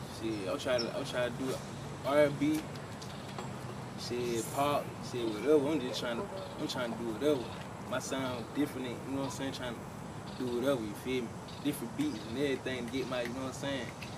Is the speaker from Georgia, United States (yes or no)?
yes; Auburn, Georgia, United States; See, you know, I'm from Auburn, Georgia. Shit, Southside, you know, I'll show you.